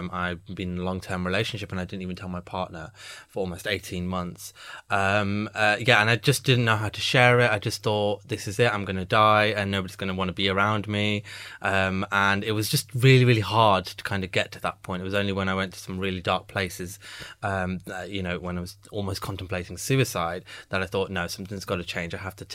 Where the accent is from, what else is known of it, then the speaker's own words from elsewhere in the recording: United Kingdom; So just going back, I'm actually British South Asian, so it's a mix of Pakistani and Indian, Kenyan, mixed heritage in there.